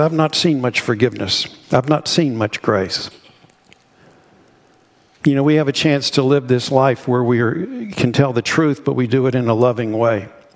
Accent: United States; And there's not been many times I've seen growing up in America that there's been such a divisive kind of culture that we have.

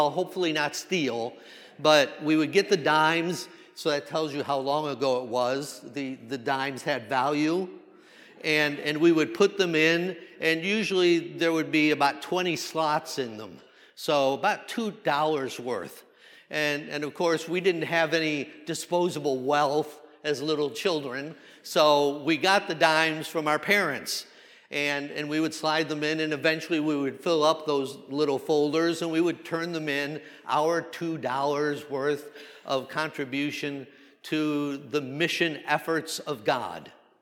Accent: Lubbock, Texas, United States; I'm here from Lubbock

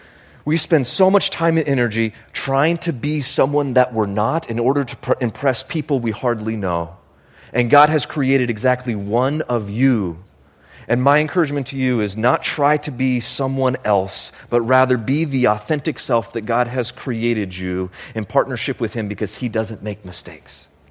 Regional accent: Homer, Alaska, United States; my mom flew he and I to Alaska, to my hometown. This is us. We were standing here in Homer, Alaska

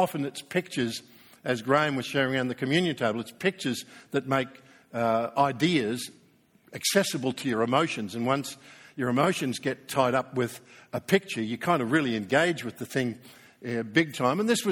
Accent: Australia; I mean, we saw our mother country under attack. I guess the average Australian never thinks of Britain in the times in which we are now alive, but then we saw ourselves as young lions.

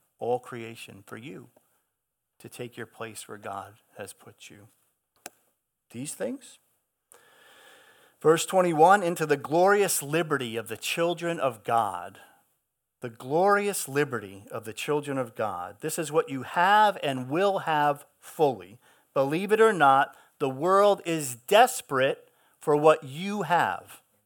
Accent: Long Island, New York, United States; That's when you can hear that I'm from Long Island.

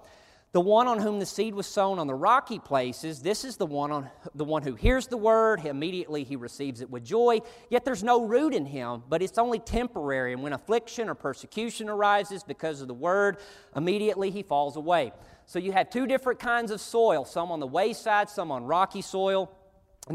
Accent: Arkansas, United States; I'm from Arkansas out in the country. I know what he means when he said, my want to got fixed.

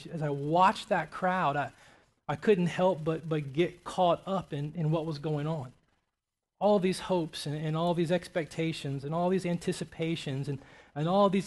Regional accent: the South, United States; I was watching it proud, you know, as a citizen and as an American and as a Southerner

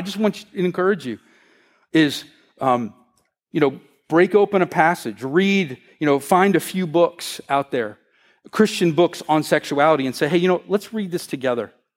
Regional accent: United States; As an American, where individualism is, you know, what we think that is the highest value.

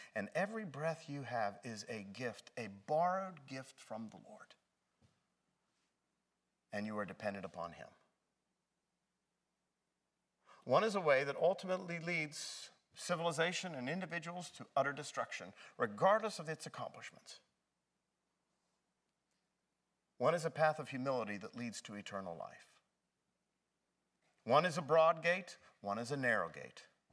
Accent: Pennsylvania, United States; she was very chagrined when she found out that I was from Pennsylvania

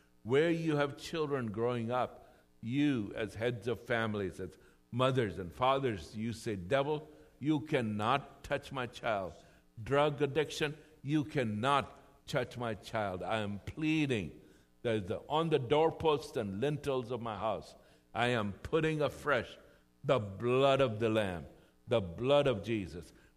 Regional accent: Germany; And then later we immigrated to Germany. And I grew up in Germany. I'm a Christian.

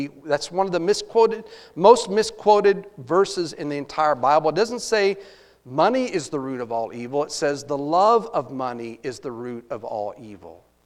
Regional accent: Texas, United States; For me, growing up in Texas, Cowboys versus Eagles.

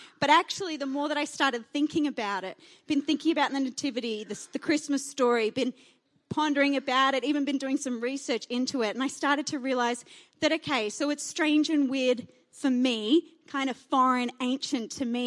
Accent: Oatley, New South Wales, Australia; I grew up in Sydney, and I grew up, in Sydney, but it's like a town that feels like a country town in the middle of Sydney. It's a little town called Oatley, and one of those places where kind of everyone knows everyone.

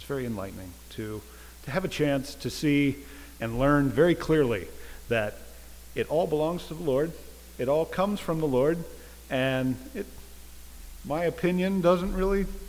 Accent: Bracken County, Kentucky, United States; I'm from Bracken County, Kentucky. Grew up on a tobacco farm there, and grew up in church

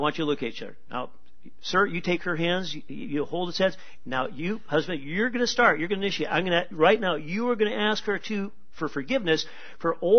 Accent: California, United States; There are Ku Klux Klan. We're from California.

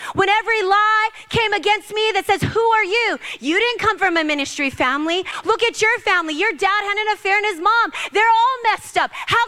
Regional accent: Hawaii, United States; I'm like, I'm from Hawaii, folks.

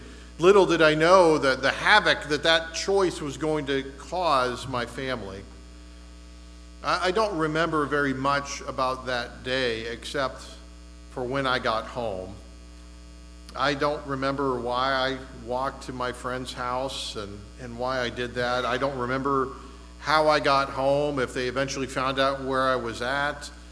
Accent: Erie, Pennsylvania, United States; And, you know, growing up in Erie, just lived 5 blocks away from my elementary school.

